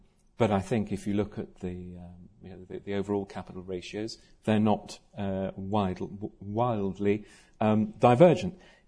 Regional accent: United Kingdom; the novelty value of being a Brit in the EU, it's okay.

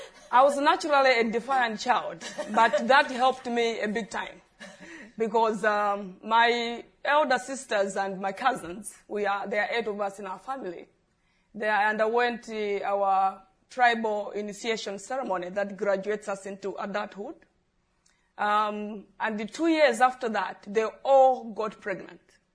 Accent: Malawi; I'm from Malawi, and I did my primary school in the 80s and secondary school in the early 90s.

